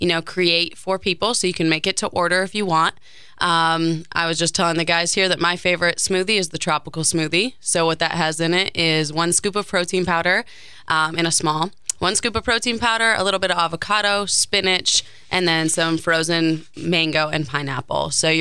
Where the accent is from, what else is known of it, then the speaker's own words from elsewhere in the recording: Marquette, Michigan, United States; also born or lived in South Florida; we were living in South Florida for the last five, although I am from Marquette.